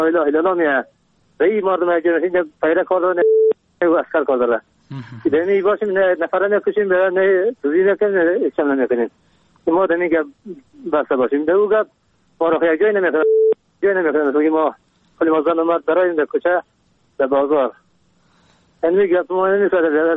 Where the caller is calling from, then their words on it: Kabul, Afghanistan; از کابل هستم.